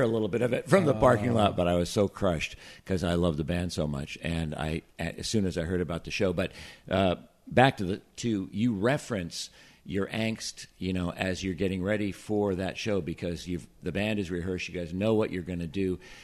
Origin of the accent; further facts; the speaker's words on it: California, United States; and I grew up in California, so I'm familiar with earthquakes.